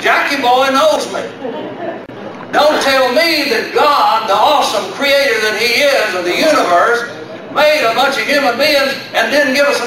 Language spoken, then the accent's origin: English; Baltimore, Maryland, United States; Because folks, I'm from Baltimore.